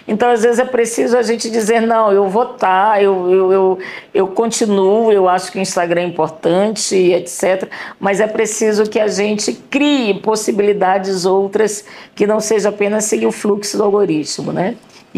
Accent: São Luís, Maranhão, Brazil; eu sou de São Luís mesmo, da ilha de São Luís do Maranhão. Somos 5 mulheres e um homem. Filha de 2 pessoas negras, de pele escura.

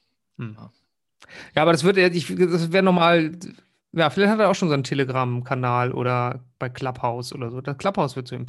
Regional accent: Northern Germany, Germany; Ja, von dem auch als Norddeutscher, wenn das da so ein bisschen verschleift wird, das T zum D.

